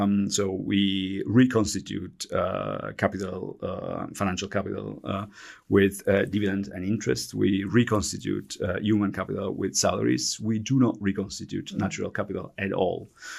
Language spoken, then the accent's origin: English; Italy; English is a second language; I'm Italian, as you can understand from my accent as well, not just my surname.